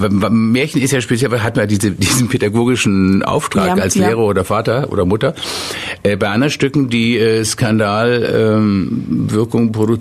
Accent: Baden-Württemberg, Germany; Ich bin ja im Kreis Nürtingen als Kind aufgewachsen.

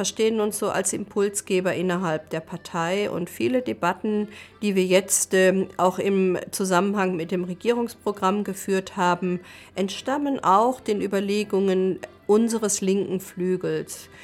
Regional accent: North Rhine-Westphalia, Germany; born there; now in Ulm, Germany; Und ich bin im Sauerland geboren, war dann eben in Esslingen beim Studium und jetzt in Ulm. Und das ist meine Heimat.

